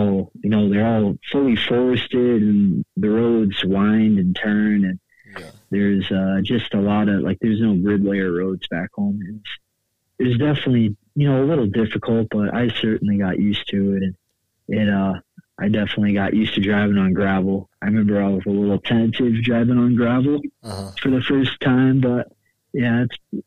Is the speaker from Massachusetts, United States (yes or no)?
yes; Massachusetts, United States; Yeah, I grew up in South Central Massachusetts, so there wasn't really that much public land.